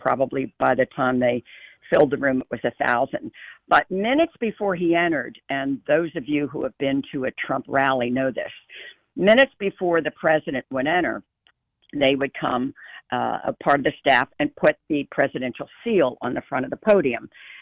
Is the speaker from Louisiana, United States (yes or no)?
no; Pennsylvania, United States; No, Andy, I grew up in Delaware County, actually. I'm a Delco girl at heart, me and Tina Fey and a few other people, but I've been in Chester County now for 33 years.